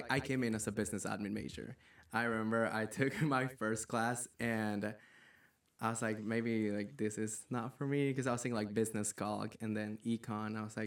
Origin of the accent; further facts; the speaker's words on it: Santa Cruz de la Sierra, Santa Cruz, Bolivia; moved away as an adult; now in United States; and I am from Santa Cruz, Bolivia. I was born and raised there, and I attended an American accredited high school there